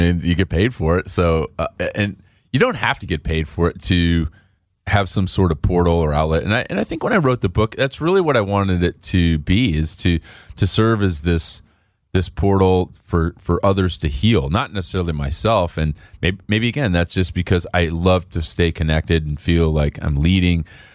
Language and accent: English; Chicago, Illinois, United States; born or raised there